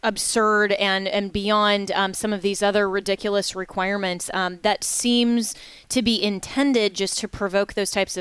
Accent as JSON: {"language": "English", "region": "Florida", "country": "United States", "tie": "born or raised there", "said": "It reminds me of the same thing that happened here in my home state of Florida"}